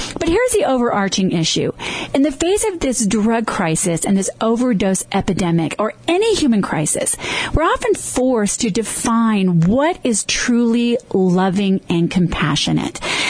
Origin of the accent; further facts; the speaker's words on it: Denver, Colorado, United States; You know, in Denver, my hometown, this legislation was passed by the city council to open an injection site.